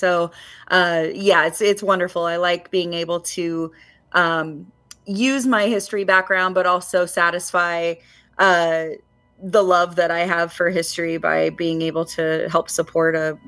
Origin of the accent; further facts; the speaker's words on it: United States; I am a local to Benton County, or I grew up in Benton County.